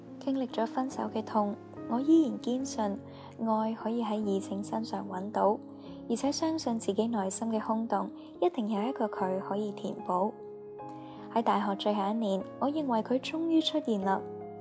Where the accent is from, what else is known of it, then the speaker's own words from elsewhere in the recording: Hong Kong; 我在香港出世，在一个家教颇严的中产家庭成长。